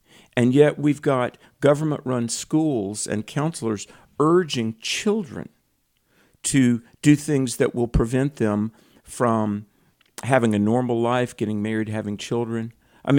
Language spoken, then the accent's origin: English; North Carolina, United States; in my home state of North Carolina